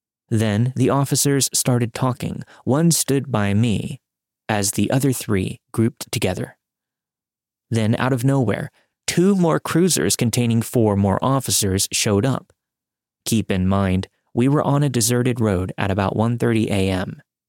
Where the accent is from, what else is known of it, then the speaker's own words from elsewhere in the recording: Texas, United States; I would often drive between my home state of Texas and Mississippi in the afternoons and evenings.